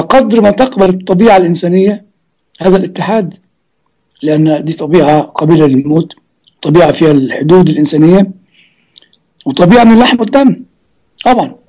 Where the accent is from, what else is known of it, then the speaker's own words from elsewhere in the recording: Egypt; زي ما بيقولوا يعني عندنا في مصر يقول لك بعمل عمرة للمطور